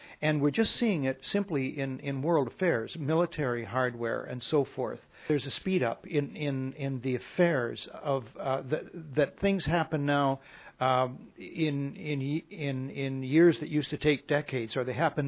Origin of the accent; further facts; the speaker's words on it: Canada; now in United States; although I'm a Canadian, that's a peculiar thing to think in this country, the United States of America